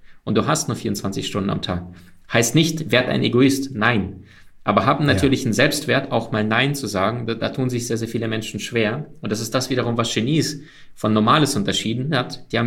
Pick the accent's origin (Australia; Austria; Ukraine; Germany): Ukraine; Wir sind beide in der Ukraine im Rattenloch aufgewachsen. Wir hatten Mangel, Armut.